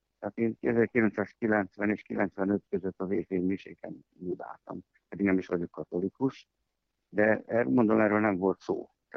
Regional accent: Tótkomlós, Békés, Hungary; Hát én Tóth Komoson nőttem fel

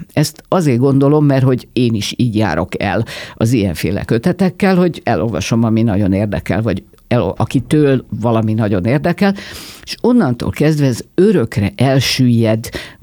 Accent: Budapest, Hungary; hiába arcoskodok itt ezzel a budaisággal, azért én mégiscsak budapesti ember vagyok, és maradok is.

